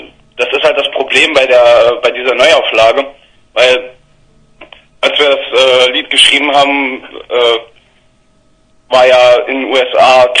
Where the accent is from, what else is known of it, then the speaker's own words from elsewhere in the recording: Mittelreidenbach, Rhineland-Palatinate, Germany; wir sind alle hier aus Mittelreidenbach, haben die meiste Zeit von unserem Leben davor hier gebracht.